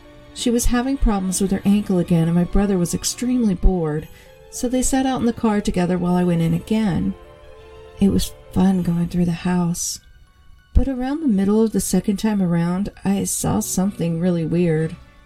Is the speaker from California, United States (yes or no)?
yes; Santa Rosa, California, United States; I grew up in Santa Rosa, California, so going to fun events in the Bay Area was always easy for my family.